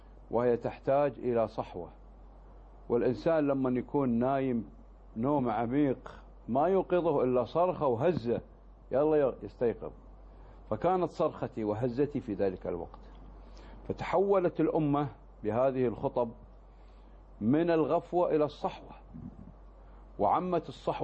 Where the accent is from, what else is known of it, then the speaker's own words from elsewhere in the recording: Kuwait; عندنا في الكويت